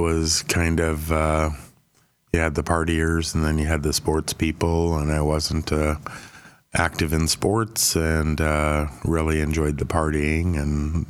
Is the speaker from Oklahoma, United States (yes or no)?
no; Glendive, Montana, United States; Born and raised in Glendive, Montana.